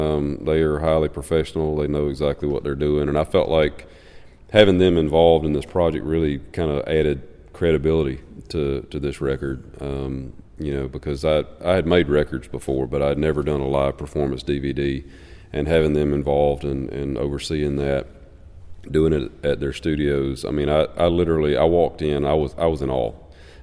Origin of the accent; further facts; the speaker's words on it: Hannah, South Carolina, United States; moved away as an adult; now in Nashville, United States; I'm originally from Hannah, South Carolina, and moved to Nashville in 1998 and just went there to finish school at Belmont University